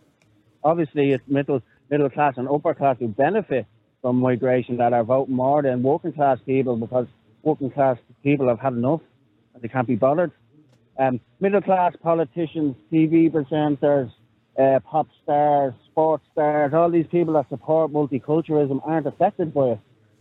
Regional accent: Ireland; The big problem in Ireland is being Irish isn't good enough for us anymore. We want to be European. And when we joined the EU in the 70s, we gave away our sovereignty.

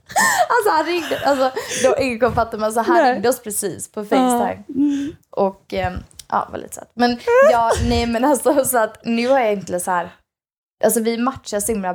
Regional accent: Sweden; first language Swedish; Och mitt är ju tvärtom, mitt är ju svenska. Men mitt andra språk är bosniska om man säger så.

